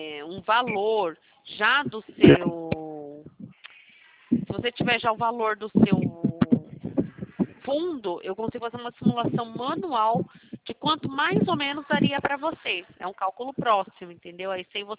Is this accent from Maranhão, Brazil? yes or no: no; Campinas, São Paulo, Brazil; eu sou aqui da região de Campinas